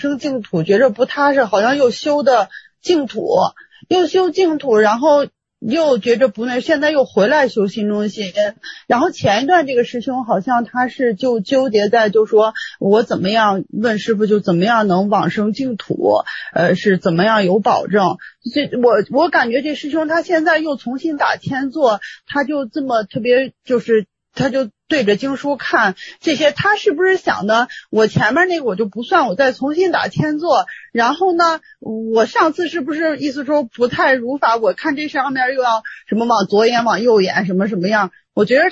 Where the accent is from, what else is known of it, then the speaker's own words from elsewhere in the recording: Shanxi, China; 因为我是山西人，我能听懂他说的话